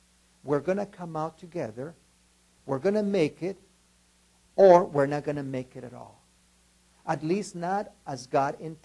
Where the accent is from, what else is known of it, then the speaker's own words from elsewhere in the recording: Juarez, Chihuahua, Mexico; As I told you, I was born and raised in Juarez.